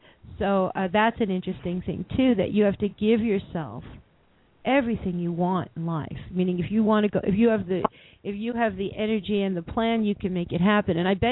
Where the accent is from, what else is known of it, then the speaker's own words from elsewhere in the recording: New York, United States; I am a New Yorker, in case anyone didn't notice.